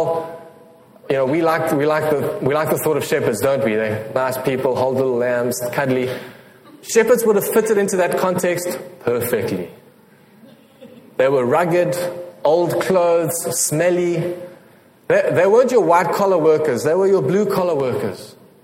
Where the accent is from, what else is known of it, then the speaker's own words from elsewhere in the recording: Johannesburg, Gauteng, South Africa; I'm a city boy. I grew up in Joburg, Igoli, or Gauteng province.